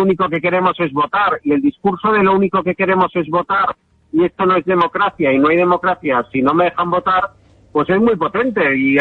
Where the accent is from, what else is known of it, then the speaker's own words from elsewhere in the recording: Catalonia, Spain; tristeza por lo que pasa en mi tierra